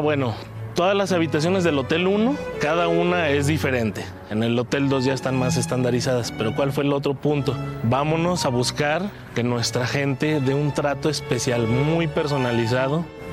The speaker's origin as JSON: {"language": "Spanish", "region": "Zacatecas", "country": "Mexico", "said": "Mi familia, en realidad todos somos zacatecanos"}